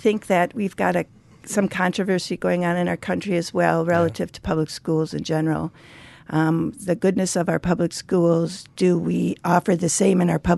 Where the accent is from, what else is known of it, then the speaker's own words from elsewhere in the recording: Ashland, Wisconsin, United States; born there; Both my parents were from Milwaukee and moved up, and I was born in Ashland.